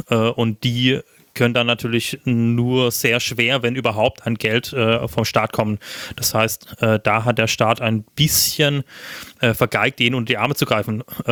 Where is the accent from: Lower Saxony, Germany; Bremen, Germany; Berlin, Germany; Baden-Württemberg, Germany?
Baden-Württemberg, Germany; Grafenberg; Ein sehr angenehmer, bodenständiger Tropfen aus natürlich meinem Heimatdorf.